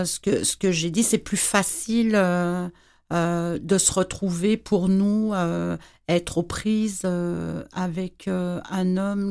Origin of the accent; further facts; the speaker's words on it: Martinique; moved away; fait que tout ça ensemble fait qu'à un moment donné là je suis partie de la Martinique. Il fallait que je parte.